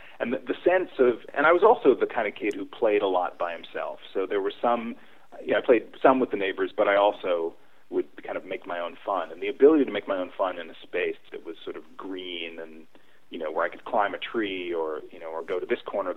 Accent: New York, United States; also born or lived in Brooklyn; and then we moved to Long Island when I was about five, and I grew up in on Long Island, and my parents actually still live in the house I grew up in.

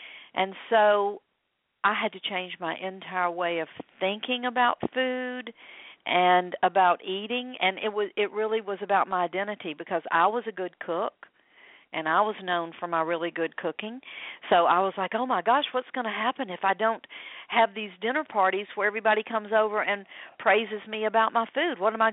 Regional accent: the South, United States; I grew up in the South, and you know what? We ate some really great food.

